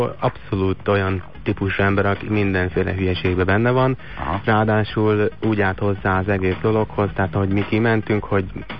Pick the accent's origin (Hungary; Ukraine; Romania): Hungary; Győr, Győr-Moson-Sopron; Igen, győri vagyok